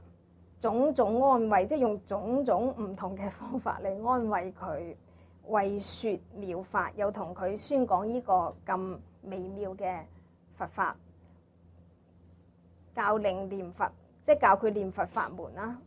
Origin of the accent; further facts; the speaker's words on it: Guangdong, China; 我就覺得係即係我哋廣東人講好抵嘅啦